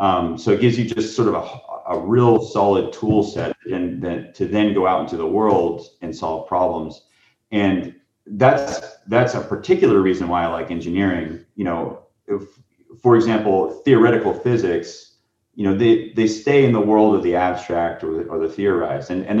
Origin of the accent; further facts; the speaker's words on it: Florida, United States; You know, I'm from Florida, so.